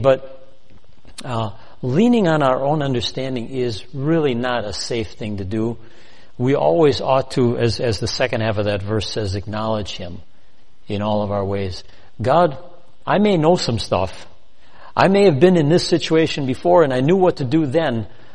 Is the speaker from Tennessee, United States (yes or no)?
no; Cudahy, Wisconsin, United States; I grew up in Cudahy.